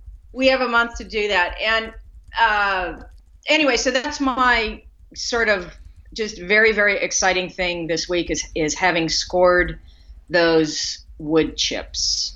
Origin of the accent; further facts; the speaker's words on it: Denver, Colorado, United States; moved away as an adult; I grew up in the Denver metro area of Colorado and lived there all my life until I moved away from college.